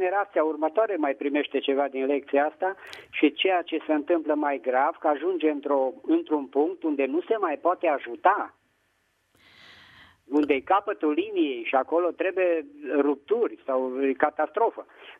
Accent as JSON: {"language": "Romanian", "town": "Petroșani", "region": "Hunedoara County", "country": "Romania", "said": "din Petroșani."}